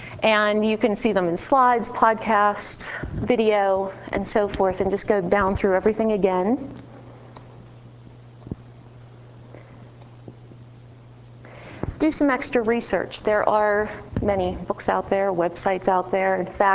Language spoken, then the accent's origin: English; Pennsylvania, United States; in fact, I'm from Pennsylvania. There was somebody from Penn State University here last year. Our students were all excited about that, seeing that there was somebody from around home.